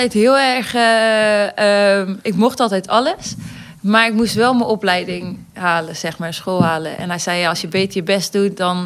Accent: Wartena, Friesland, Netherlands; Ja, in Friesland, opgegroeid in Wartena. Een heel klein dorpje, 800 inwoners.

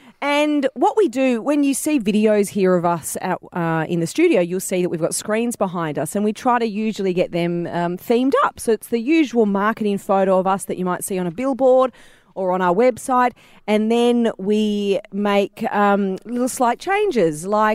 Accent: Bankstown, New South Wales, Australia; We're from Bankstown.

